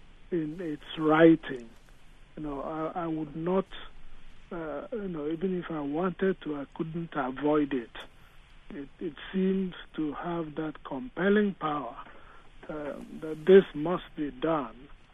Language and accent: English; Nigeria; first language Igbo; English is a second language; But I spoke Igbo, and that was my mother tongue.